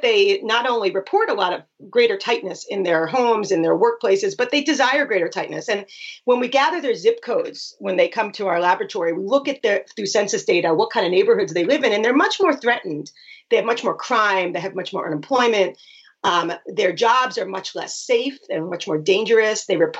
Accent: New York, United States; The loose states, I'm from New York, so I can resonate to this.

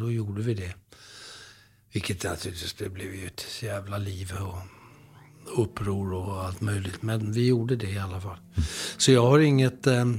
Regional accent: Södertälje, Stockholm County, Sweden; born or raised there

